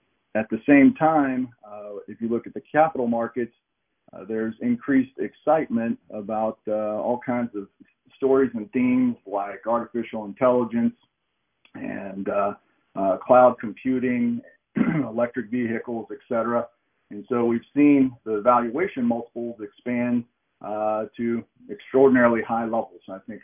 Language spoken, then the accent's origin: English; Texas, United States; I was raised in South Texas. My dad was a rancher and a farmer